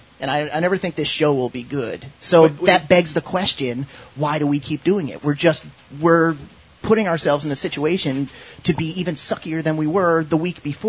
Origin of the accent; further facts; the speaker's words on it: Ireland; I mean, I'm Irish. I just do things that you can't make me stop doing them.